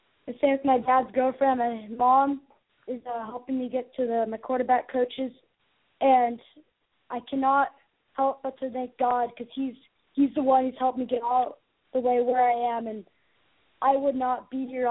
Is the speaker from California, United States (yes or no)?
yes; Mission Viejo, California, United States; I'm from Mission Viejo, California.